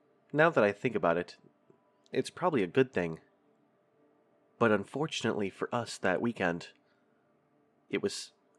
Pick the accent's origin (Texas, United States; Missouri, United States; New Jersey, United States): Texas, United States; Fort Worth; We're from the Fort Worth area, but we like to travel in the outskirt areas when it comes to camping.